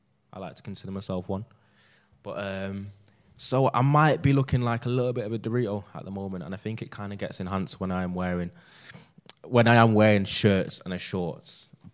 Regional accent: Jamaica; Because, being a Jamaican man, I have legs like twigs.

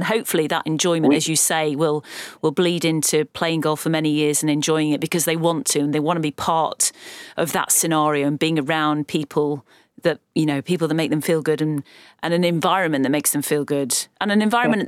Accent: Stockport, North West England, United Kingdom; Oh, in the Northwest. Stockport Golf Club was my club. But I played a lot in North Wales as well.

